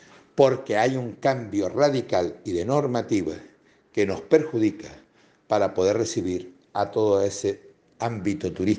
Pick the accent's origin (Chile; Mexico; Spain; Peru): Spain; Canary Islands; como canario